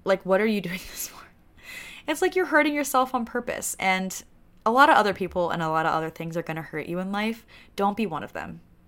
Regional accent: Pennsylvania, United States; And I'm from Pennsylvania, so Clemson is in South Carolina.

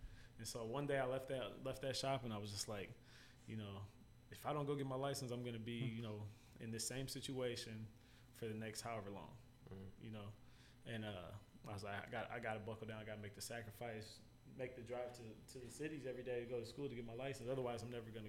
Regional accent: Rochester, United States; And, you know, I'm from Rochester.

